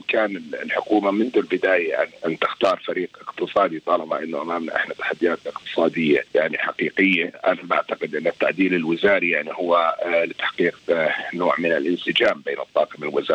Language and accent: Arabic; Jordan; احنا ندرك كشعب أردني ذلك جيدا